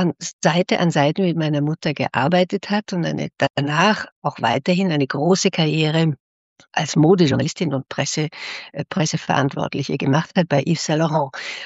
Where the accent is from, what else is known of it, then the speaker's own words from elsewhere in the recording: Konstanz, Baden-Württemberg, Germany; Ich bin dann in Konstanz geboren und habe meine Schulzeit, mein Abitur in Deutschland gemacht, dann in Südamerika und in Nordamerika studiert